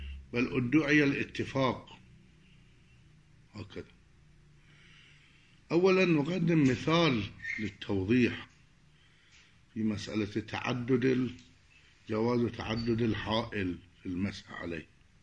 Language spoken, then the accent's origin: Arabic; Iraq; مثل ما يقولون عندنا في العراق